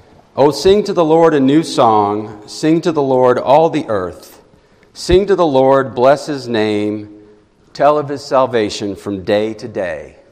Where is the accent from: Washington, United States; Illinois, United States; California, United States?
California, United States; Lompoc; born there; I was born on Lompoc Air Force Base, Lompoc, California.